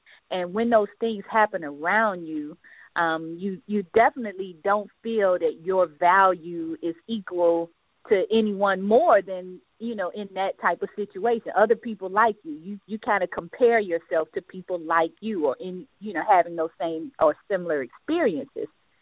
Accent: Detroit, Michigan, United States; born there; I was born in Detroit, in east side of Detroit, in the projects, you know, and living in poverty does not really promote a lot of self-love

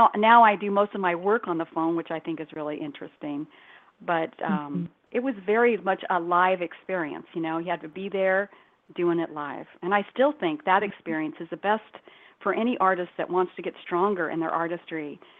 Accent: Ethiopia; I mean, I was born and raised in Ethiopia.

